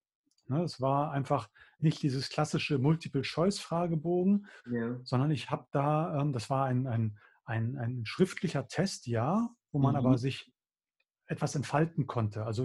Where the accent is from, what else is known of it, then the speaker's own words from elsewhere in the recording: Hamburg, Germany; ich bin tatsächlich gebürtiger Hamburger Jung. Ah. Ich bin in Hamburg geboren. Ja. Kann man auch hören, weil ich sage nicht Hamburg, sondern ich sage Hamburg.